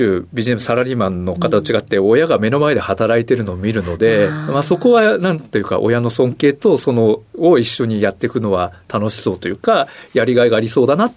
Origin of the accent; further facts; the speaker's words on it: Tokai, Ibaraki, Japan; born there; 茨城県の東海村という原発があるところですね、はい、で生まれました。